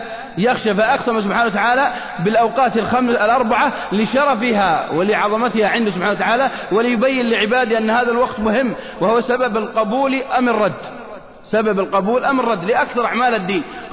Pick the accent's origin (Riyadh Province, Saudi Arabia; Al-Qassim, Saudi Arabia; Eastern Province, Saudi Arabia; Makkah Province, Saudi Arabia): Al-Qassim, Saudi Arabia; عندنا في القصيم ما يموت، عشر دقائق يمكن يموت